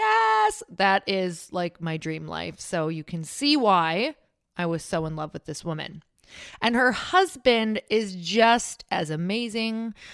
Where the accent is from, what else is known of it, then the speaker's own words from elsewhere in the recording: Midwest, United States; I'm from the Midwest and it was not hard to be on time there